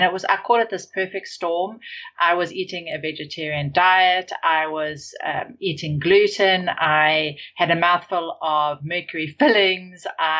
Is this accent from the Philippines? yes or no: no; South Africa; And I grew up in South Africa and we didn't go to the doctor a lot.